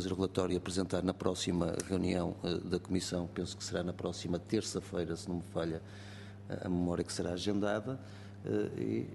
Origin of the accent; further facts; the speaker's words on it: Porto, Portugal; embora para mim seja mais São João, que eu sou do Porto